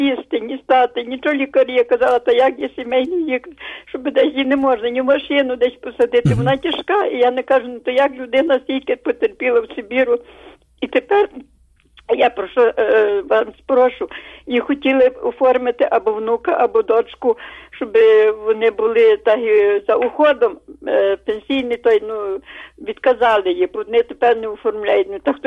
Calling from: Lviv, Lviv Oblast, Ukraine; Я зі Львова.

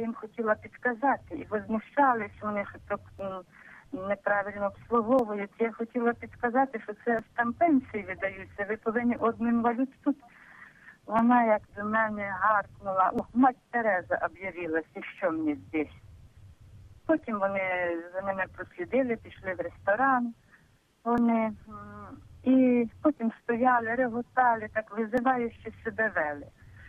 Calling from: Horodok, Khmelnytskyi Oblast, Ukraine; городок Хмельницької області.

